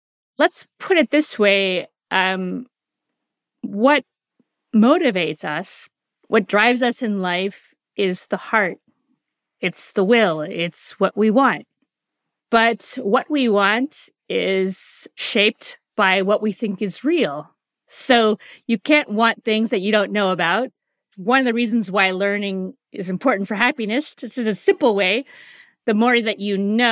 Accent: San Francisco, California, United States; I mean, I grew up in San Francisco in the 1970s. It was not a religious place.

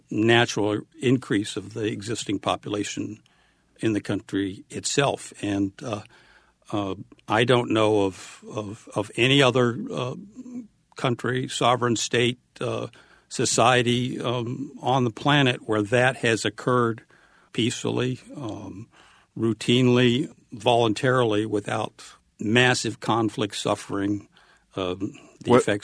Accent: England, United Kingdom; born there; I was born in England.

